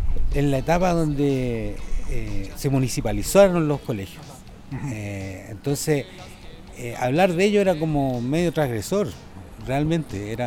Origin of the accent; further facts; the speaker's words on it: Iquique, Tarapacá, Chile; yo vengo de Iquique, por eso que pasé ahora?